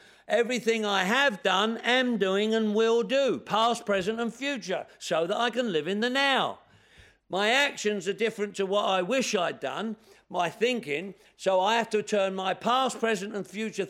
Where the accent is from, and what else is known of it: England, United Kingdom; now in United States